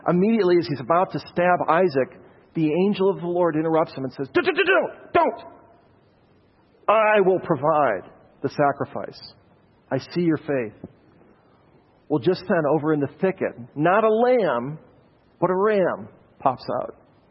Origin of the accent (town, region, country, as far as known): Ireland